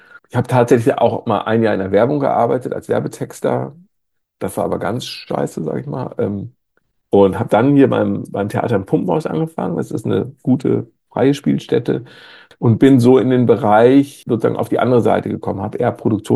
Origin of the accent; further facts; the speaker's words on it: Greven, North Rhine-Westphalia, Germany; also born or lived in Cologne / Münster; Ich bin, wie gesagt, in Köln geboren. Mein Vater war bei der Bundeswehr. Wir sind dadurch relativ viel umgezogen und haben irgendwann sozusagen sind in Münster gelandet und sind dann aber nach Grevenreckenfels, so ein kleines 6.000-Einwohner-Nest